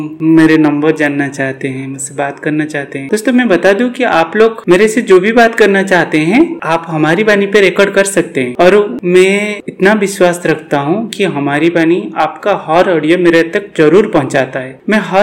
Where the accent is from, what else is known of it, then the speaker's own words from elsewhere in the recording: Odisha, India; ओडिशा से हूँ, spinal cord injury wheelchair user.